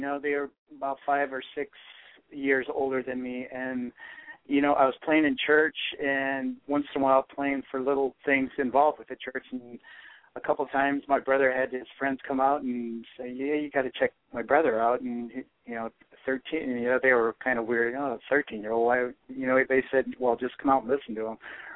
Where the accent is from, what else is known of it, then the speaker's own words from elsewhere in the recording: Bay City, Michigan, United States; I'm going back to Michigan in November to do a concert. I do in my hometown. It's called the State Theater in Bay City, Michigan, on November 23rd.